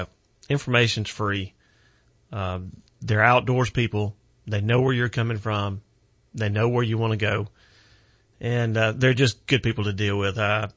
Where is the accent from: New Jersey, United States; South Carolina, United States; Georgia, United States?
South Carolina, United States; Chester; It's over going towards Union and I grew up in Chester. And so going back and forth to Chester to Greenville